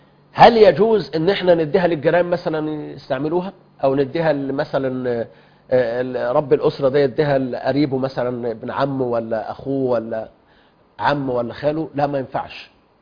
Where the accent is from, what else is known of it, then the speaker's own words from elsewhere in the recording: Egypt; الحمد لله احنا انعم الله عز وجل علينا في بلدنا مصر،